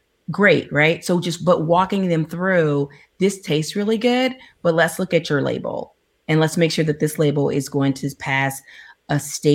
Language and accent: English; Texas, United States; I grew up, I'm from Texas, and food is a big thing in our family.